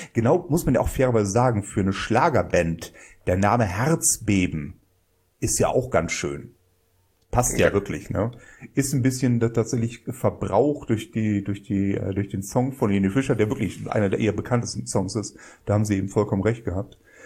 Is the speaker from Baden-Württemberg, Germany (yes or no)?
no; Bonn, North Rhine-Westphalia, Germany; Als Bonner sage ich das so